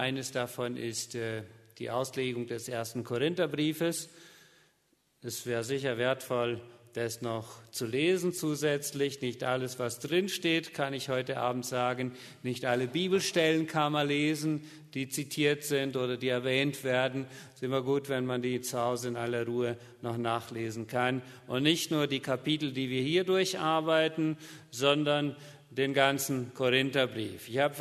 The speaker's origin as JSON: {"language": "German", "country": "Paraguay", "tie": "born or raised there", "first_language": "Plautdietsch", "second_language": "German", "moved": "as an adult", "lives_now": "Switzerland", "said": "Ich bin in Paraguay aufgewachsen, Südamerika, in einer Mennonitenkolonie mit Plattdeutsch als Muttersprache. Bin dann 89 in die Schweiz gekommen, nach Basel zum Studium der Theologie"}